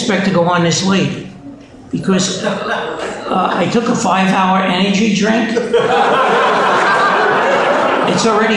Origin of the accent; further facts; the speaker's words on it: Brooklyn, New York, United States; because I was born and raised in Brooklyn. I don't know if you picked that up yet